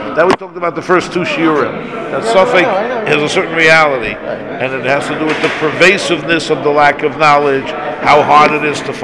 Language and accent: English; United States; now in Israel; I'm coming from America, man. I never heard of not being able to buy oranges 365 days a year.